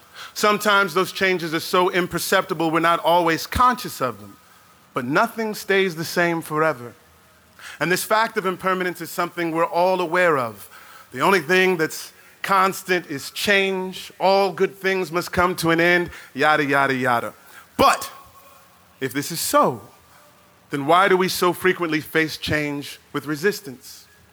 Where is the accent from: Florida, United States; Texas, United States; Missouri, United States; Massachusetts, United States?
Missouri, United States; St. Louis; Everywhere I go in these United States, when I tell folks that I'm from St. Louis, they inevitably ask me two questions.